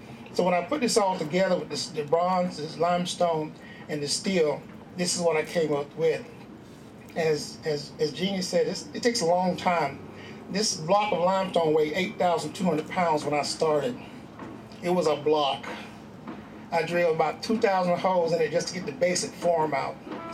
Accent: North Carolina, United States; I'm originally from North Carolina.

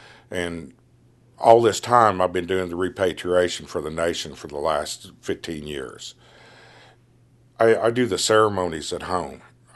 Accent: Hominy, Oklahoma, United States; I'm from the Hominy Indian Village on the Osage Reservation in Hominy, Oklahoma.

